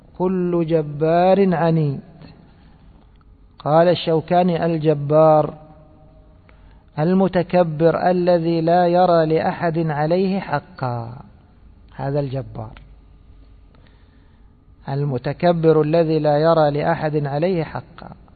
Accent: Egypt; accent: Egyptian; وفي لهجتنا المصرية دوما نقول إيش؟ عند، رحت عند فلان

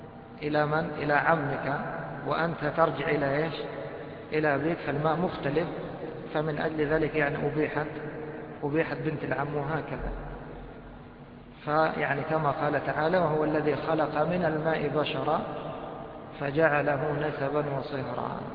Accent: Egypt; عندنا في مصر خاصة الأزهريين ممكن يقوم بالنعال وينزل فوق راسه.

